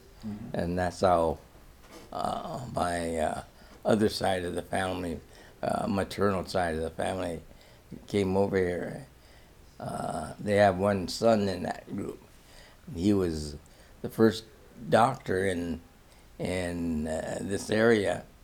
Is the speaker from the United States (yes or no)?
no; Hong Kong; born there; Well, my mother separated, and I was born in Hong Kong. She fled to Hong Kong. She had some friends. And then I was born.